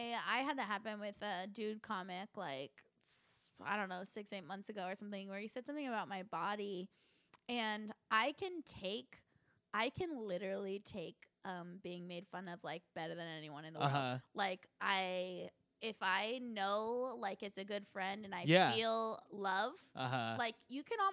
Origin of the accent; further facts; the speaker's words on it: California, United States; I wasn't even, like, fat as a kid, but I grew up in Orange County where, like, I was, like, told